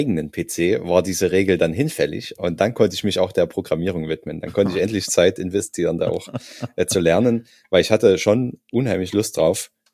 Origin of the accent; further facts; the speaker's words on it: Saxony, Germany; ich komme ja aus Sachsen, da gibt's überhaupt nichts.